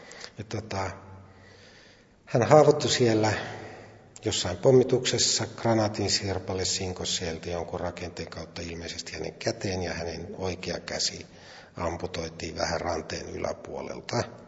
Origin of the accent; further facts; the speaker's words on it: Savo, Finland; moved away as an adult; now in Helsinki, Finland; Mä oon Savosta kotoisin itse, mutta asun parikymppisenä ensimmäisen kerran Helsingissä, ja nyt mä oon asunut yli 15 vuotta.